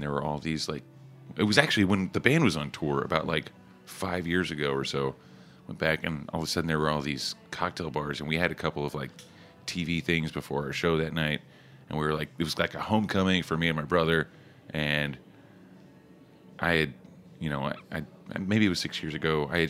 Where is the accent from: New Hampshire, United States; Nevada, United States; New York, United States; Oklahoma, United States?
Oklahoma, United States; I grew up in Oklahoma. I didn't see a whole lot of different things either